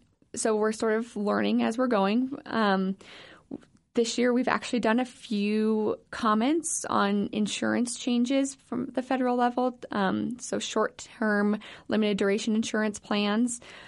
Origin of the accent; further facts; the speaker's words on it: Colorado, United States; So I grew up in Colorado, decided to move home